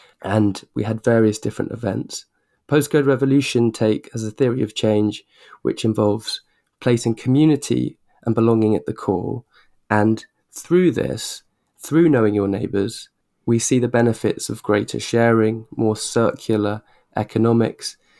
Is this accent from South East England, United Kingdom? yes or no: yes; Burgess Hill, South East England, United Kingdom; In my hometown of Burgess Hill, I didn't know my neighbours growing up.